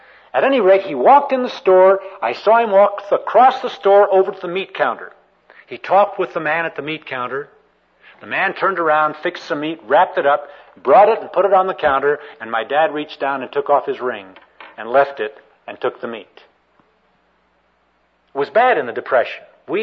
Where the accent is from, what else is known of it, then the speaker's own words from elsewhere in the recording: Albuquerque, New Mexico, United States; born there; now in California, United States; We moved to California from Albuquerque, New Mexico. I was born down in Albuquerque, New Mexico.